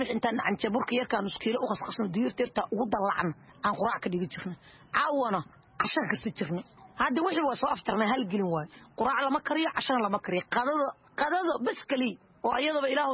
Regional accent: Mogadishu, Banaadir, Somalia; aniga waxaan ka soo qaxay magaalada Muqdisho waxaan ka soo qaxay Burdhigley

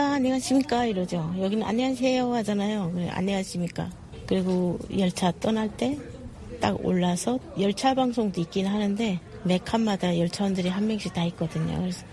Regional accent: North Korea; also born or lived in China; now in South Korea; 탈북하는 길이 그냥 내가 살 길이구나 하고 어쩔 수 없이 탈북해서 중국에서 10년 살았죠.

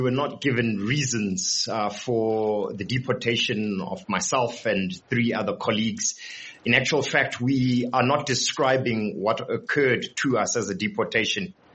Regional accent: Zimbabwe; born there; I was born in Zimbabwe to South African parents.

